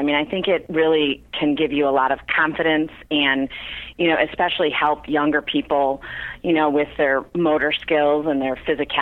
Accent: Detroit, Michigan, United States; also born or lived in Chicago; now in St. Louis, United States; No, I actually grew up in Detroit, Detroit area. I moved to Chicago for about 17 years.

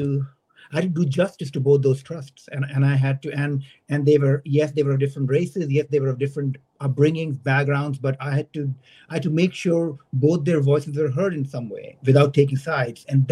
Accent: Delhi, India; because I was from Delhi and I'd gone to study in art university

